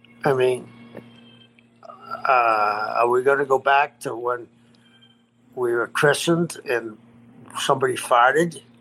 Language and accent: English; Boston, Massachusetts, United States; I'm from Boston, you know, the original six, the Bruins, right?